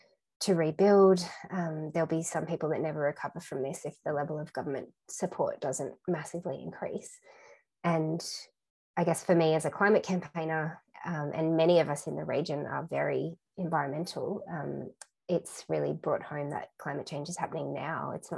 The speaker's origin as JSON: {"language": "English", "town": "Newcastle", "region": "New South Wales", "country": "Australia", "tie": "born or raised there", "said": "So I grew up in Newcastle, but we spent a lot of time with my cousins and uncles and aunts and grandparents on their farms in the Hunter Valley"}